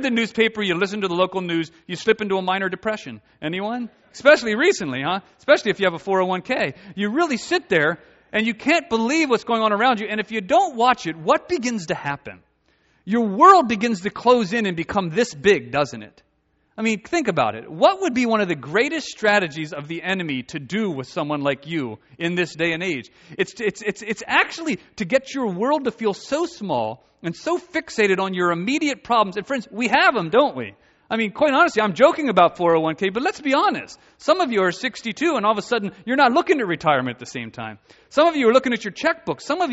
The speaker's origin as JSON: {"language": "English", "town": "York", "region": "Pennsylvania", "country": "United States", "said": "I'm from York County. You know, I lived in Lancaster, literally on the S Bend, for the last 3 years."}